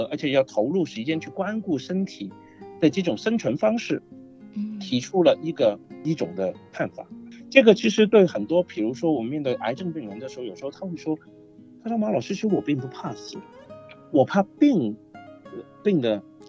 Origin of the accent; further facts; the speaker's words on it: China; 我们中国人